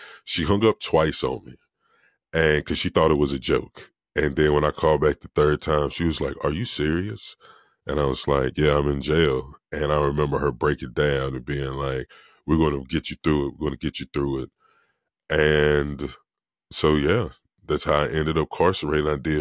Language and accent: English; Virginia, United States; Now, I grew up in Virginia. That's where it all started.